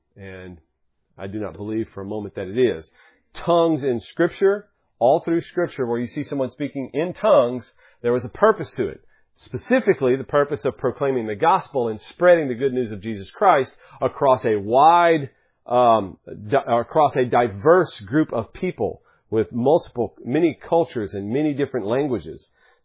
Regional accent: the South, United States; As I grew up here in the South, I've been exposed to a lot of Pentecostal churches.

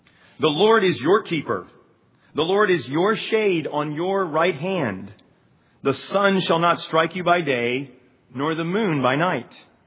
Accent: Taiwan; now in United States; Of course, I grew up in Taiwan

